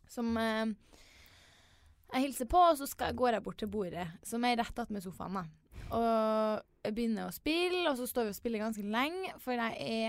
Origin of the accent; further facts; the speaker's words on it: Trondheim, Trøndelag, Norway; Så det var den eneste også fra jentegjengen hjemme i Trondheim som kom.